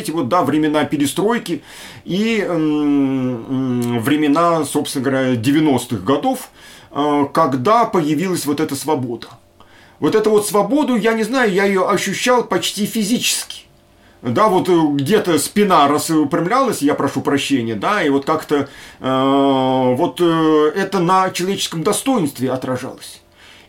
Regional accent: Voronezh, Voronezh Oblast, Russia; born there; Я родился в Воронеже

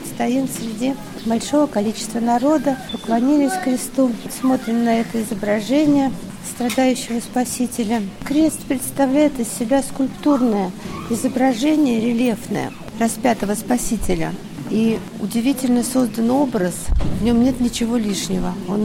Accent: Krasnodar, Krasnodar Krai, Russia; Из Краснодара, да.

